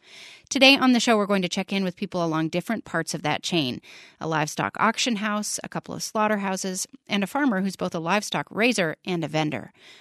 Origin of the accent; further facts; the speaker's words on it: East Middlebury, Vermont, United States; I grew up in East Middlebury.